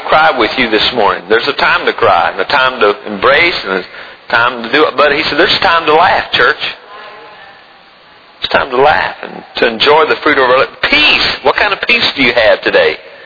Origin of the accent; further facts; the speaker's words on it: United States; I'm an American.